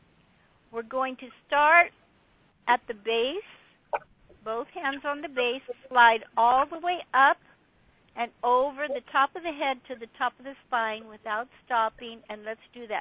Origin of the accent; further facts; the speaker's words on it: San Luis Obispo, California, United States; I was born and raised in San Luis Obispo.